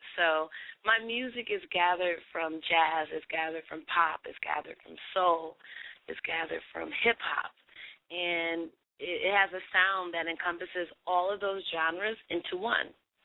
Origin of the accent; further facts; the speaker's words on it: Milwaukee, Wisconsin, United States; now in New York, United States; So I'm from Milwaukee, Wisconsin, and I moved to New York to pursue my singing career, which is why you and I are on the phone tonight.